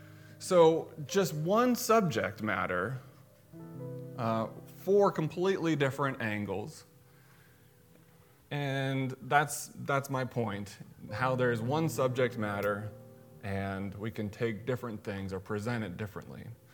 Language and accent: English; Pacific Northwest, United States; So growing up in the Northwest, took American history in high school, like everybody.